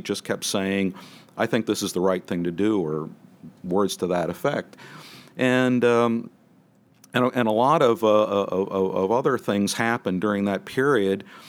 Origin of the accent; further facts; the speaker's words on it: New Jersey, United States; Now, I grew up in New Jersey, and Woodrow Wilson was the governor of the state of New Jersey.